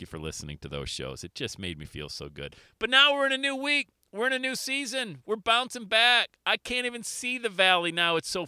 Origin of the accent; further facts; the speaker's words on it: Bradford, Pennsylvania, United States; Where I grew up in Bradford, PA, yes, it snowed on Mother's Day.